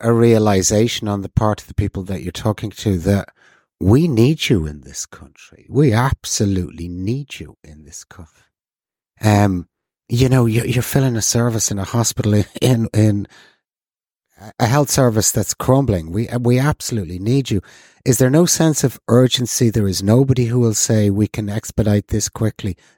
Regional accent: Ireland; It's not alien to us as Irish people that you have missed two of the, or more than 2 years of very young child's life as a mother.

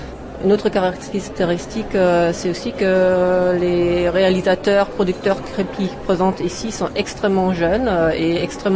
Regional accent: Germany; French is a second language; now in Strasbourg, France; je suis allemande et je travaille pour Arte, le département des soirées thématiques à Strasbourg dans la centrale.

